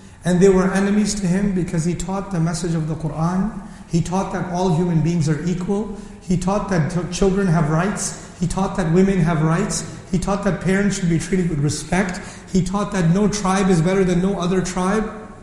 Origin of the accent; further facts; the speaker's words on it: Pakistan; Pakistani ladies, I'm Pakistani, so I make fun of Pakistanis because I have the right to.